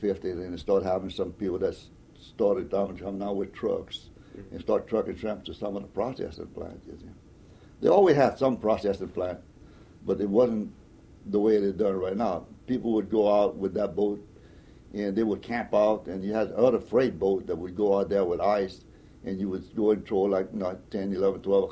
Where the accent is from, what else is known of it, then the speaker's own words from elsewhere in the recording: Louisiana, United States; accent: Cajun; We're Cajun down here. We speak different than y'all.